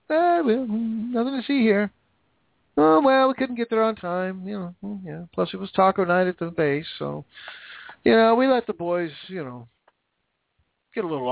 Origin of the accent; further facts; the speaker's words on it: Washington, United States; I grew up in Washington, right across the Columbia River.